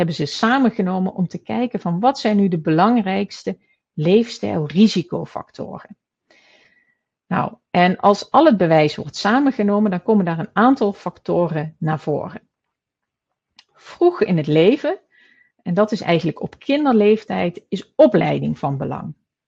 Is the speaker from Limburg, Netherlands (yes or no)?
yes; Limburg, Netherlands; Nou, nu kom ik zelf uit Limburg, dus dat is een van mijn favoriete quotes.